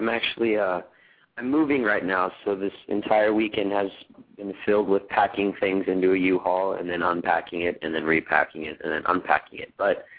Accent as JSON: {"language": "English", "region": "Kansas", "country": "United States", "said": "I'm from Kansas originally, so my grandma's got a nickname that we've called her since we were little kids."}